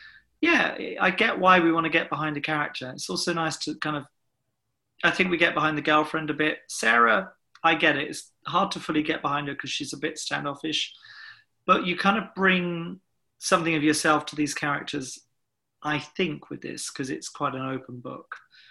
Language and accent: English; Hastings, South East England, United Kingdom; Emily Booth was growing up in Hastings as well, so we're the two horror kids from Hastings